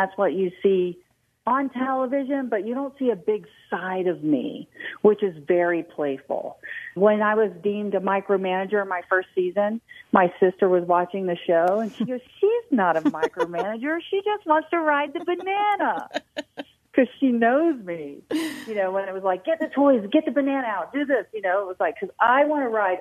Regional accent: Bradenton, Florida, United States; I'm from Bradenton, Florida. I grew up there.

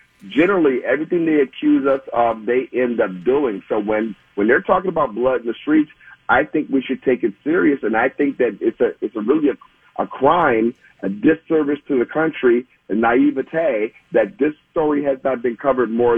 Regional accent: Milwaukee, Wisconsin, United States; I'm from Milwaukee. Milwaukee's not going to burn.

